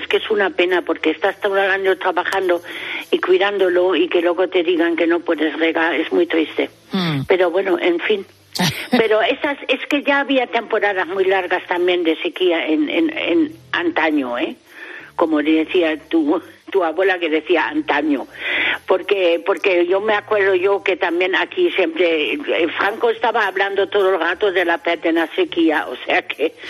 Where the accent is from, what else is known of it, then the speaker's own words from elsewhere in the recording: Hamburg, Germany; Spanish is a second language; moved away as an adult; now in Spain; como soy de Hamburgo, en Hamburgo es que está lloviendo continuamente. Es que pasa como en Inglaterra, o sea que tenemos clima totalmente húmedo, y al venir a España, pues sí, se notó.